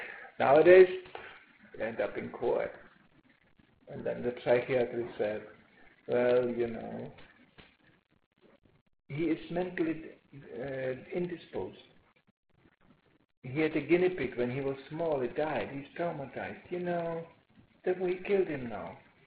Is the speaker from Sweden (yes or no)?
yes; Sweden; moved away; Some of the reasons I immigrated from Sweden. Very dangerous to be a man in Sweden.